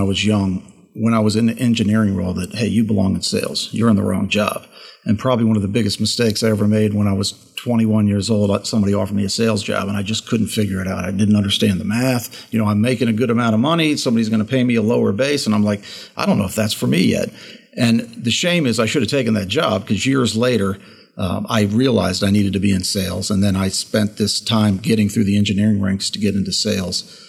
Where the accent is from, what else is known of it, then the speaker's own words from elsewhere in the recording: Alexandria, Virginia, United States; born there; I am local. I was born in Alexandria, and I live in Reston, Virginia